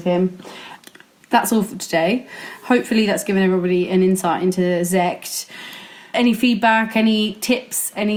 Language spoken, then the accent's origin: English; England, United Kingdom; I know, the English thing, the English emotional response takes over after a while.